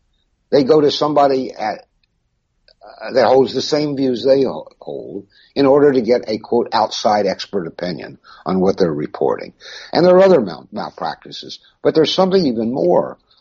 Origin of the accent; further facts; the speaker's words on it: Kentucky, United States; I grew up in Kentucky. I was educated in Indiana with these very people that they now so denigrate.